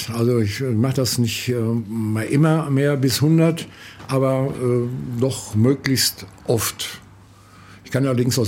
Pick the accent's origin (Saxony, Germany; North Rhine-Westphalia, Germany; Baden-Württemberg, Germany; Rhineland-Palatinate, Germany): North Rhine-Westphalia, Germany; Ich habe als junger Mensch gelernt in meiner Heimat da im Sauerland